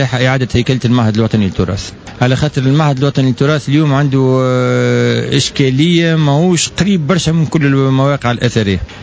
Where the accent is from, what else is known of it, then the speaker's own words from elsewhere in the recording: Tunisia; ان تري غران بوتونسييل موجود عندنا في تونس على مستوى الفكر الابداع